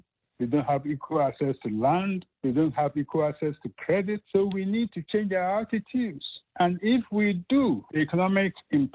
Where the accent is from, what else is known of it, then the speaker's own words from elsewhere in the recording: Ghana; You're a Ghanaian, I'm Ghanaian.